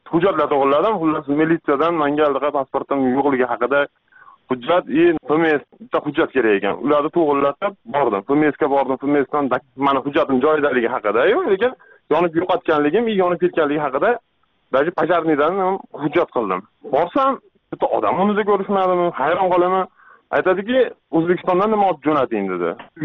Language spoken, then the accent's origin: Uzbek; Margilan, Fergana Region, Uzbekistan; Marg'ilondanman.